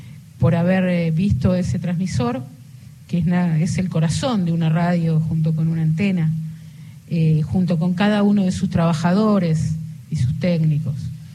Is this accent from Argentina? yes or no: yes; Buenos Aires, Argentina; yo y como muchos porteños